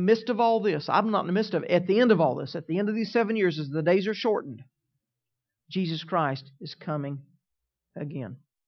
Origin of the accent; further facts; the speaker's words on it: United States; I'm an American. Why? I ceased to be considered part of my past lineage from that land.